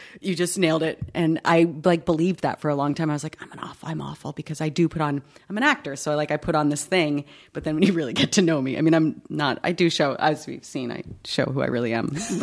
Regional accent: New England, United States; Now I'm from New England and played hockey.

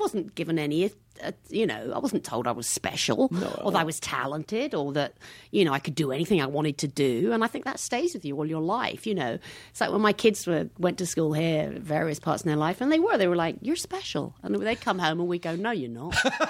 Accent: England, United Kingdom; now in United States; I mean, I love America. I'm an American now, but that optimism and that energy and the excitement and all the wonderful stuff here. But there's a commonsensical English thing

